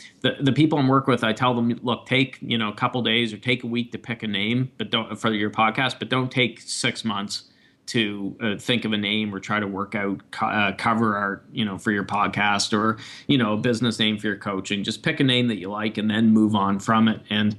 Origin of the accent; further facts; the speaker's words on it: Canada; but a lot of people don't even know that I'm from Canada.